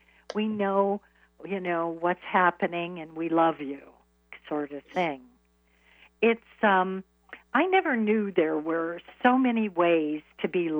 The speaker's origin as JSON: {"language": "English", "region": "Iowa", "country": "United States", "moved": "yes", "lives_now": "New York, United States", "said": "I was always in corporate America. I moved to New York from Iowa."}